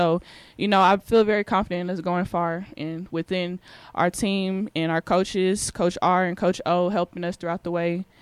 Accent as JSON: {"language": "English", "town": "Garland", "region": "Texas", "country": "United States", "said": "So, you know, I basically say I'm from Dallas, Texas, but it's a small city towards the area"}